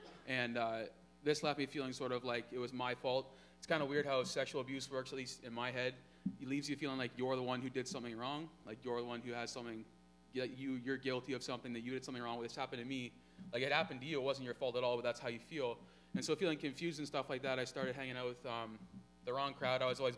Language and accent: English; Lucan, Ontario, Canada; I started working at a bar in my hometown in Lucan, and which is about 15 minutes north of London, Ontario.